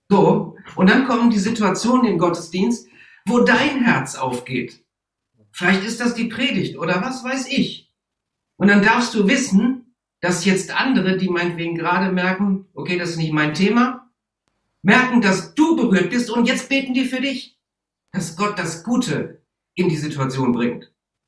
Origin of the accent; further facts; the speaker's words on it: North Rhine-Westphalia, Germany; Das könnte mir passieren, weil ich komme aus dem Rheinland.